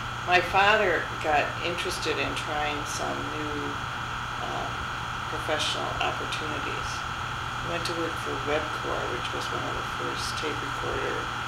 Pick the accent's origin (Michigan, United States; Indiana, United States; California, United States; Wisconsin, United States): Indiana, United States; Hobart; also born or lived in Gary; Yes, I grew up in Hobart, Indiana. I was born in Gary, Indiana.